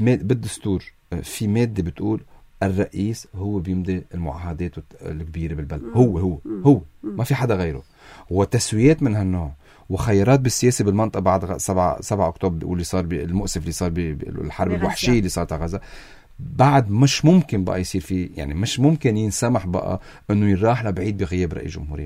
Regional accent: Lebanon; نحن كلبنانيين

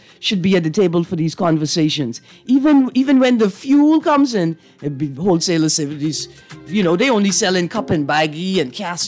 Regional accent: Bahamas; sometimes we forget that we are not American, and that we are Bahamian, and that's what small, micro, medium-sized enterprises look like in the Bahamas, right?

